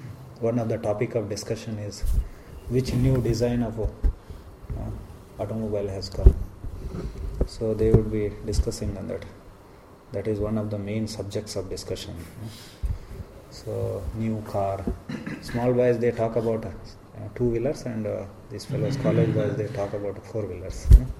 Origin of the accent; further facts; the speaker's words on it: India; And they were cursing because I am from India.